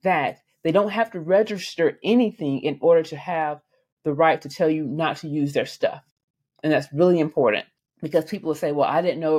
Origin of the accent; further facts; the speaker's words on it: Montgomery, Alabama, United States; Monday I came home and I spoke in my hometown of Montgomery.